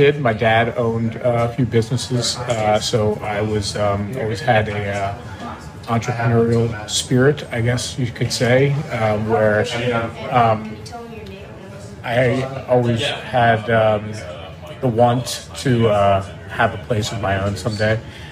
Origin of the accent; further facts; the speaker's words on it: Maryland, United States; So I'm the oldest of four boys. I grew up in Western Maryland.